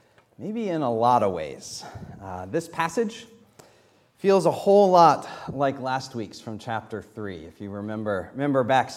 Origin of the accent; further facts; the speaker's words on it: Virginia, United States; I'm holding on to that from growing up in Virginia.